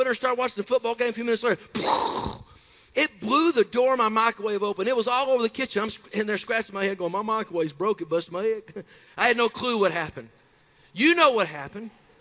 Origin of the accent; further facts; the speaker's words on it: Tennessee, United States; I'm from Tennessee, guys.